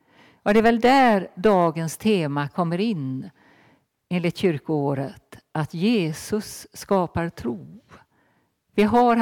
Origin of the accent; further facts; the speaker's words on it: Marstrand, Västra Götaland County, Sweden; begravningsplatsen i Marstrand där jag är född och uppvuxen.